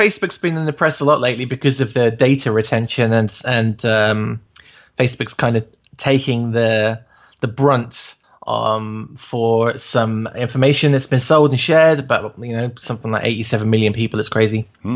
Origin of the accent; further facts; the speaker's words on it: England, United Kingdom; as an English person, but as a pro-Israel person